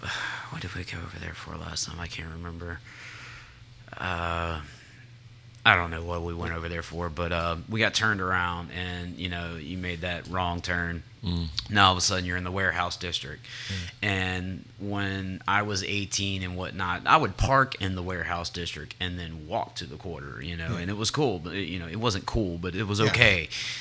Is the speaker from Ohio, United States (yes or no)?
no; New Orleans, Louisiana, United States; born there; Yeah, I was born in New Orleans.